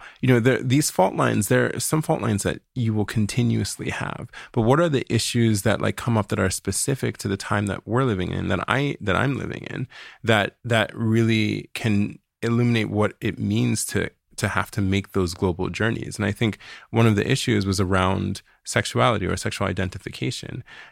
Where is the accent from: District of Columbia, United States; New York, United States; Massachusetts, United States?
District of Columbia, United States; Washington; I grew up in first in Northwest DC and then in the northern suburbs of DC, which were also very white environments, but in a very Nigerian household.